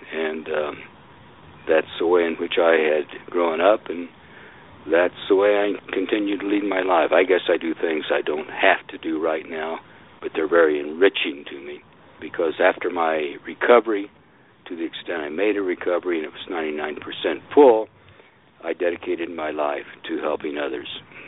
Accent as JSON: {"language": "English", "region": "Missouri", "country": "United States", "tie": "born or raised there", "said": "I grew up in the Missouri Ozarks, born on a farm, no running water, no electricity, obviously no telephone, no TV, no radio"}